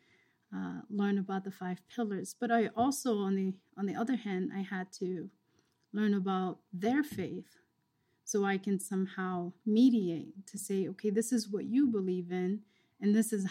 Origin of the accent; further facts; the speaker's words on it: Georgia, United States; And I would say, oh, I'm from Georgia.